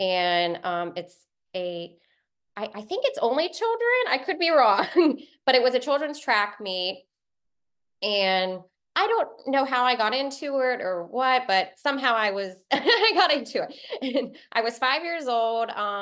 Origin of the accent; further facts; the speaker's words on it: Orlando, Florida, United States; now in Ormond Beach, United States; I'm from Orlando, Florida, but I moved to Ormond Beach, Florida 3 years ago.